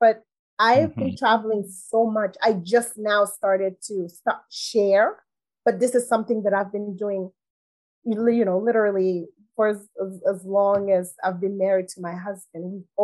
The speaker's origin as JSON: {"language": "English", "country": "Gambia", "tie": "born or raised there", "said": "As you know, growing up in Gambia, especially the privileged families, going on vacation to London was the thing."}